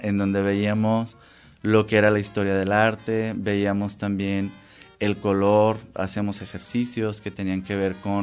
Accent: La Huerta, Jalisco, Mexico; also born or lived in Tomatlán; Soy originario de un pueblo de la costa de Jalisco, se llama La Huerta.

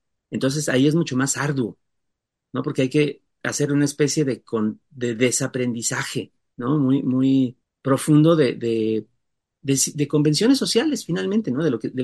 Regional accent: Toluca, State of Mexico, Mexico; Yo entonces vivía en Toluca, mi ciudad natal

